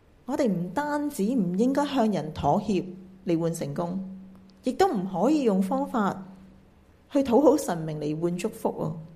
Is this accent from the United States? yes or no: no; China; 其实呢，我们中国人的民间传统呢都有类似的心态